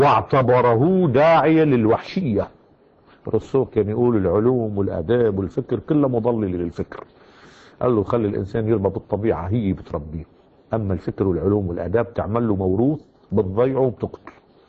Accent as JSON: {"language": "Arabic", "country": "Lebanon", "said": "وانا لبناني بحب اللبناني"}